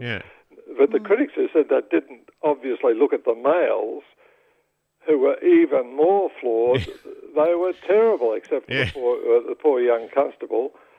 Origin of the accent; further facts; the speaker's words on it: Victoria, Australia; I grew up in Victoria as a supporter of AFL